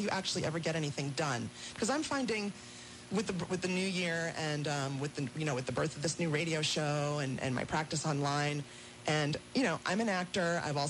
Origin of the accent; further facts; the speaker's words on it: New York, United States; It's New York. I'm from New York.